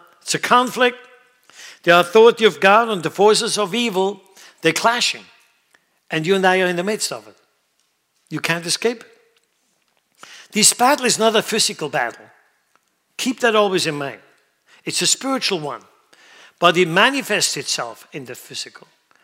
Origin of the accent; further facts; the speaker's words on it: Switzerland; A few days ago, in my home country, Switzerland, there's a little enclave up in the mountains called, they call it Davos.